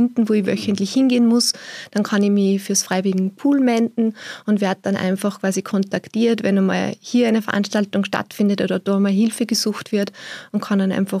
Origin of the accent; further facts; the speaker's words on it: Upper Austria, Austria; Als Oberösterreicherin